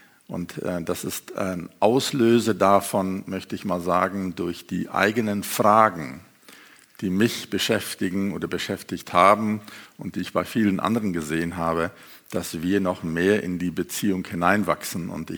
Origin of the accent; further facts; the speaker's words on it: South Africa; first language German; now in Europe; Ich bin in Südafrika geboren und aufgewachsen. Meine Vorfahren waren Missionare, die aus Deutschland nach Südafrika kamen. Deswegen bin ich deutschsprachig aufgewachsen, was eher unüblich ist für Südafrika.